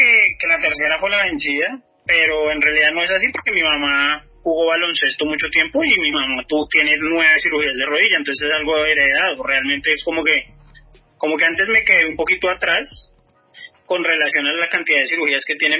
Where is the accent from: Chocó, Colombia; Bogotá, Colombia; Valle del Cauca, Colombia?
Bogotá, Colombia; soy bogotano, tengo 40 años